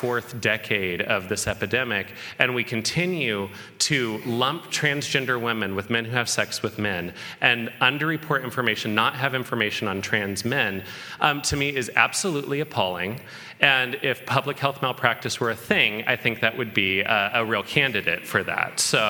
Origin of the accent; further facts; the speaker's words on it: Colorado, United States; I'm from Colorado originally, so I'm very proud of them showing up for that.